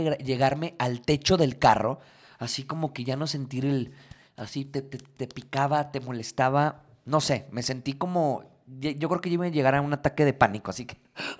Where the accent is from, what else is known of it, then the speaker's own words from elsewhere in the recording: Mexico; pues como buenos mexicanos